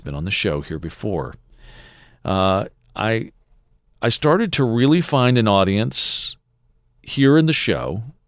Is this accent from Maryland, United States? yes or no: yes; Potomac, Maryland, United States; I grew up in Potomac, Maryland. I went to Cold Spring Elementary School.